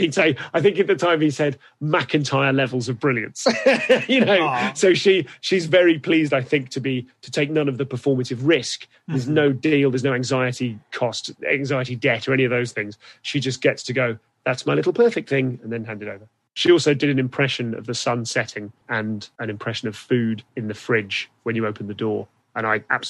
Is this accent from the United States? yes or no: no; Leamington Spa, West Midlands, United Kingdom; because I'm from Leamington Spa. You know, mediocre white men from Leamington don't talk like that, in all honesty.